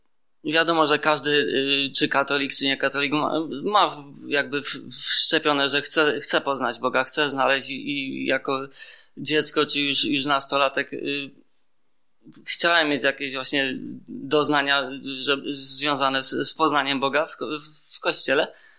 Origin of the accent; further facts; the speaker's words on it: Poronin, Lesser Poland, Poland; to jest Maciek. Pochodzimy z Poronina, czyli zaraz koło Zakopanego. No i Podhale, tak? Katolicyzm bardzo zakorzeniony. My pochodzimy właśnie z takiej rodziny o głębokich tradycjach.